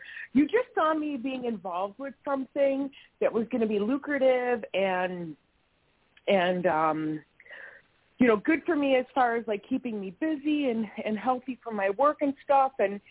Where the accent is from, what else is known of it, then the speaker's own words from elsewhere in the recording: Chicago, Illinois, United States; well, I'm from Chicago, so – but it's just beautiful up here.